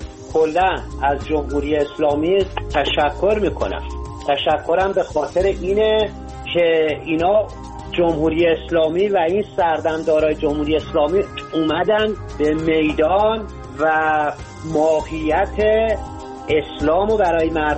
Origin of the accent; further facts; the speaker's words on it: Iran; من به عنوان یک ایرانی وطن پرست وطن دوست